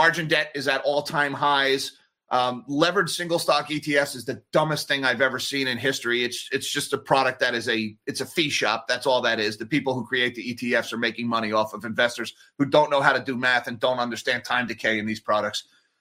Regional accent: Northeast, United States; I grew up in the Northeast. We don't have Buc-ee's up here.

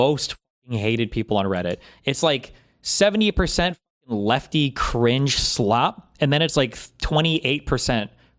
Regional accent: United States; When I was a teenager growing up in the States, I used to think that if we owned a summer house in Turkey, I would have a place and friends to call my own and feel a sense of normalcy somehow.

